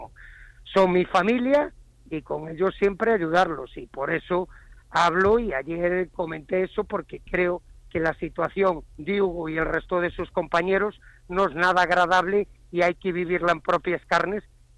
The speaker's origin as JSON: {"language": "Spanish", "region": "Galicia", "country": "Spain", "said": "Yo como buen gallego me recuerdo"}